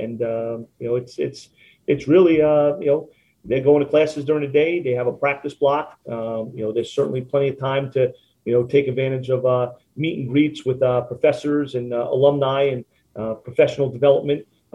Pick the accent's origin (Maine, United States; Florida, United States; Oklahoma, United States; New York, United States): New York, United States; Long Island; starting, at Springfield and growing up on Long Island with, my high school coaches and some of the mentors I've had